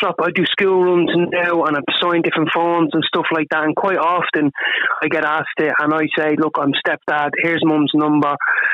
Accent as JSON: {"language": "English", "town": "Dublin", "region": "Leinster", "country": "Ireland", "tie": "born or raised there", "said": "I grew up in Dublin 13"}